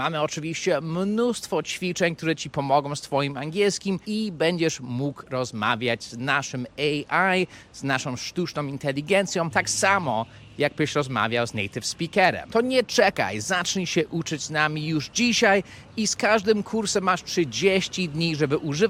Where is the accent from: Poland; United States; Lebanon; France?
United States; Polish is a second language; bo jestem Amerykaninem.